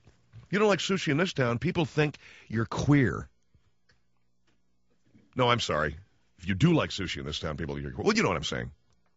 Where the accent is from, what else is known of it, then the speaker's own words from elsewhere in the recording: Arcadia, California, United States; this is my hometown, I grew up here, I grew up around it. When everybody says that they grew up in L.A., it generally means they come from somewhere within 100 miles. I'm from like 13 miles outside of Los Angeles, a little town called Arcadia.